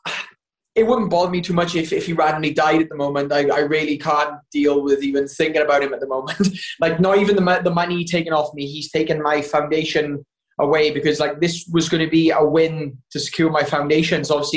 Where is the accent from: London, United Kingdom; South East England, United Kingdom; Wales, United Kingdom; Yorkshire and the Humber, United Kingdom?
Wales, United Kingdom; I'm Welsh, man. We've done some wild shit. Like, I had a good childhood.